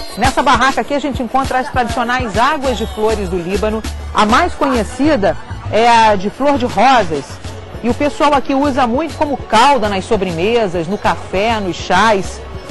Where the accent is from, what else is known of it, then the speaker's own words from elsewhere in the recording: Brazil; Sou brasileira.